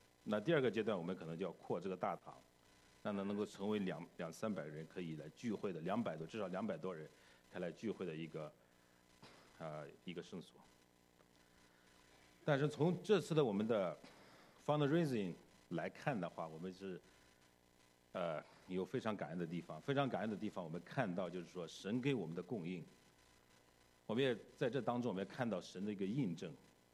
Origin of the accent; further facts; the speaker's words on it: China; now in United States; 但是另一个方面，作为中国人，我确实是挺挣扎的，我也不希望中美全面的对抗。